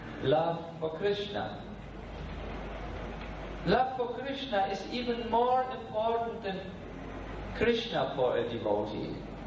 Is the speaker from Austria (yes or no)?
no; Germany; I'm from Germany, and for me, a fan is something like a dinosauria. This is an unusual situation in Germany.